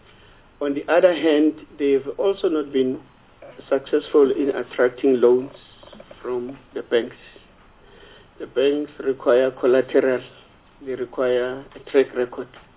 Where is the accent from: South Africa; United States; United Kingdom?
South Africa; I'm South African.